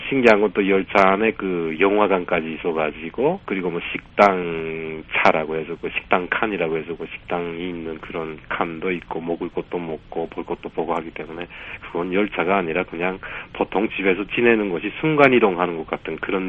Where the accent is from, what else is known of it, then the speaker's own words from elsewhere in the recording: North Korea; 예 사실은 북한에서 왔다고 하니까